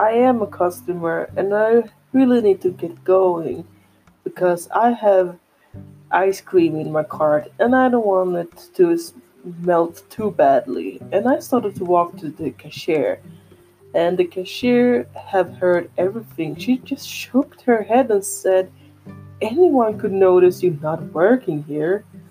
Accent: Sweden; English is a second language; I am from Sweden, so I'm sorry for saying things wrong in English.

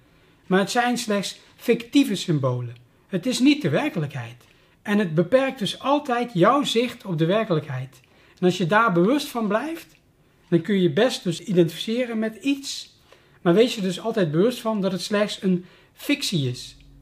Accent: Amersfoort, Utrecht, Netherlands; ik ben een Amersfoorter, ik ben een Nederlander, een Europeaan

